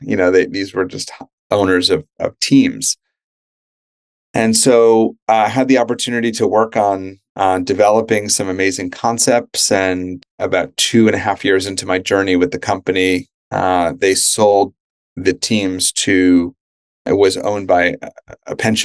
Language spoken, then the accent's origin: English; New York, United States; So I grew up in New York. My mom is Canadian. My father was born in Germany and then emigrated to the US during the war. So European Canadian parents raised in New York.